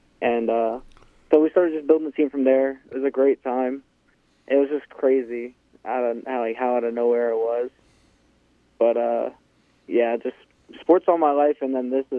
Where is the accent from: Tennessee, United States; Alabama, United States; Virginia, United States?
Virginia, United States; Virginia Beach; Virginia Beach.